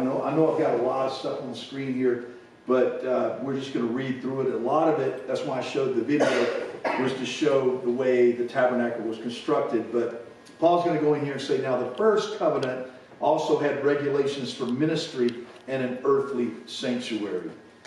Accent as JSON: {"language": "English", "region": "the South", "country": "United States", "tie": "born or raised there", "said": "Now, I grew up in the South, and we used to go around and go ask people, are you blood bought?"}